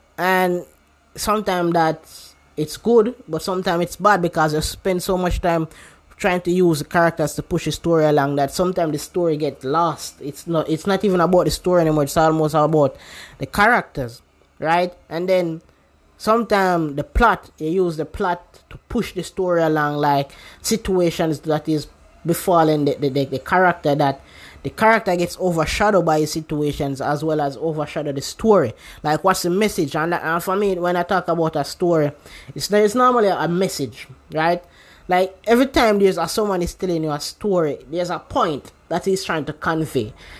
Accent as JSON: {"language": "English", "country": "Jamaica", "said": "The problem is that we are Jamaican, and you know, we talk the Jamaican language, the Jamaican dialect, kind of patois, and so sometimes to really get that natural conversation between the both of us, we have to get into the patois, because that's our natural tongue."}